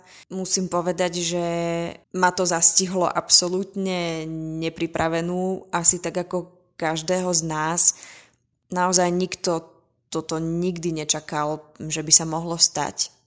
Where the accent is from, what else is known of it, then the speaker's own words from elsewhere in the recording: Banská Bystrica, Banská Bystrica Region, Slovakia; Keďže som vyrastala v Banskej Bystrici, tak som do tohto divadla chodila ešte ako dieťa s mojimi rodičmi